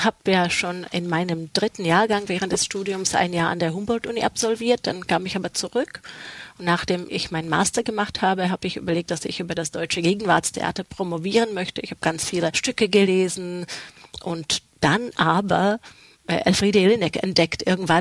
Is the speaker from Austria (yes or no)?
no; Czechia; first language Czech; German is a second language; als ich Deutsch gelernt habe, habe ich verstanden, wie viele deutsche Wörter eigentlich in meiner Muttersprache vorkommen. Du hast im Tschechischen eine gesprochene Sprache und eine Schriftsprache.